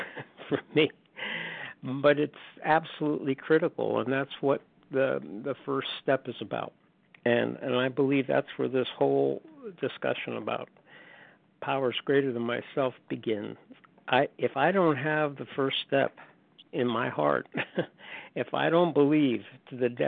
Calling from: North Carolina, United States; recovered compulsive overeater from North Carolina.

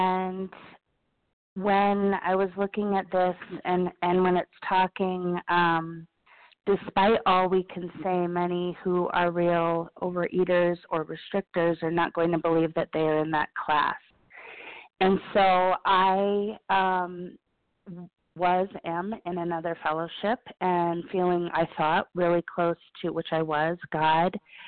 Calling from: Colorado, United States; I'm a food addict, and I'm calling from Colorado.

